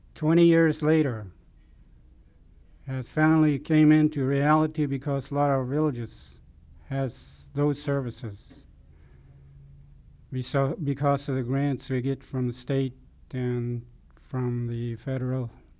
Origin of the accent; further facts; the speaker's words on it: Minto, Alaska, United States; I'm from Minto.